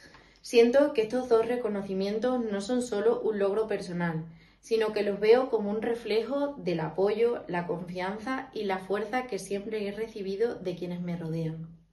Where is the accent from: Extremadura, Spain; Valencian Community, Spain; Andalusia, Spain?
Extremadura, Spain; gracias a mi tierra, Extremadura